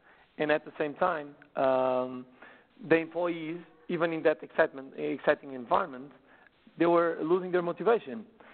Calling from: Portugal; So I'm calling from Portugal. Actually, it's 6 p.m. over here.

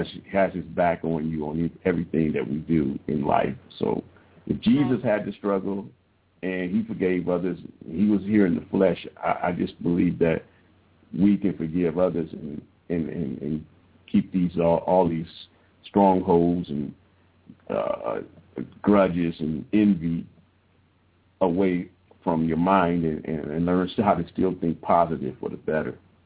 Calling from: Cleveland, Ohio, United States; I'm calling from Cleveland, Ohio.

